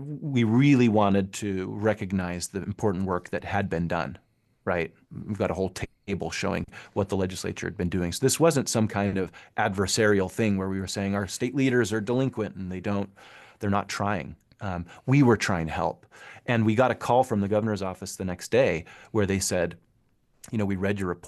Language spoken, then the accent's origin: English; Orem, Utah, United States; I'm a lifelong Utahan. I grew up in Orem.